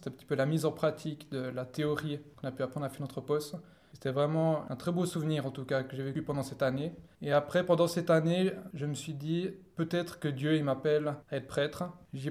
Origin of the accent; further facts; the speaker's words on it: Switzerland; je viens de Suisse.